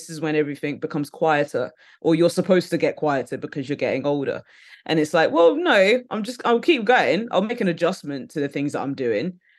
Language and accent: English; London, United Kingdom; I'm from London originally, but I moved out of London.